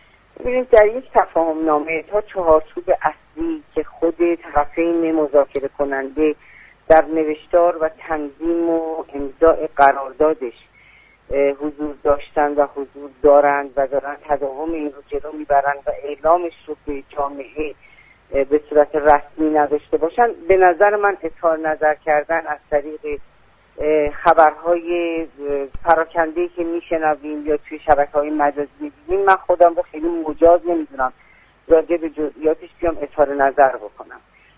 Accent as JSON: {"language": "Persian", "country": "Iran", "said": "به عنوان یک شهروند، به عنوان یک ایرانی مطرح هست"}